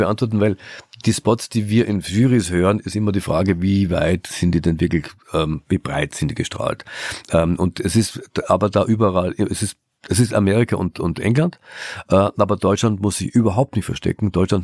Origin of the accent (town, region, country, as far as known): Austria